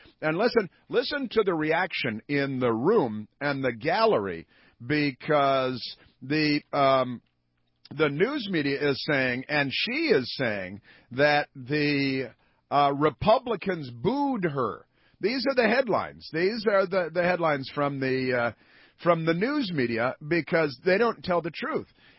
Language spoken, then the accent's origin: English; Bronxville, New York, United States; born there; Now, I was born in Bronxville. Bronxville, New York. It's a very nice place. It's a suburb of the city.